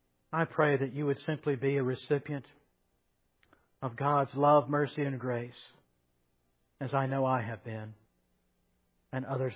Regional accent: Georgia, United States; I grew up in Pauldin County, long way away from here.

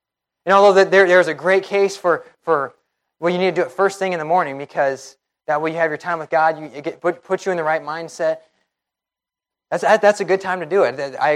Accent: Midwest, United States; because I grew up in the Midwest, kind of farm country

